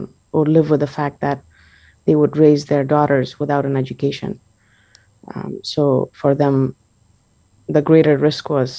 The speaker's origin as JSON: {"language": "English", "region": "Kabul", "country": "Afghanistan", "tie": "born or raised there", "second_language": "English", "said": "Yeah, I was born and raised in Kabul, Afghanistan."}